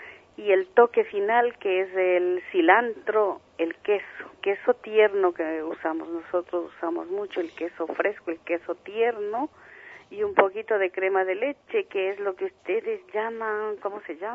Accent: Ecuador; now in Canary Islands, Spain; si esto se escucha en mi país, ¿qué tengo que hacer sino mandar un abrazo muy grande? Para todos los ecuatorianos, para mi familia, un abrazo muy grande desde las Canarias.

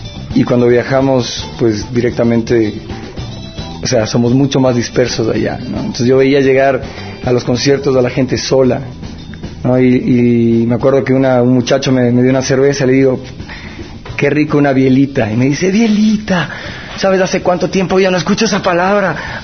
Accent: Ecuador; mi punto de vista siempre va a ser un punto de vista desde el Ecuador, ¿no? Desde mi conocimiento, desde mi tierra, desde mi lugar.

